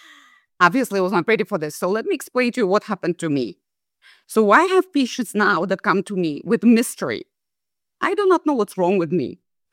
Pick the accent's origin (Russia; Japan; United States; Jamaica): Russia; that in different countries, for example, I'm from Russia.